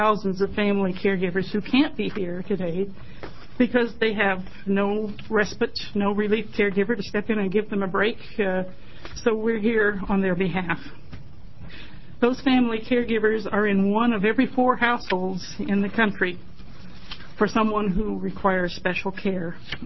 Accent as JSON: {"language": "English", "town": "Burns", "region": "Oregon", "country": "United States", "tie": "born or raised there", "lives_now": "Aloha, United States", "said": "I live in Aloha, but I'm originally from Burns, and I still miss the smell of sagebrush. I grew up in Harney County many long years ago"}